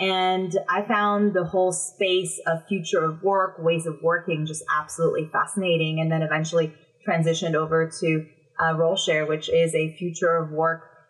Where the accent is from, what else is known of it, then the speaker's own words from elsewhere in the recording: California, United States; accent: North American; moved away as an adult; now in London, United Kingdom; And then I moved over from California. I have a North American accent, but I'm an expat now living in London.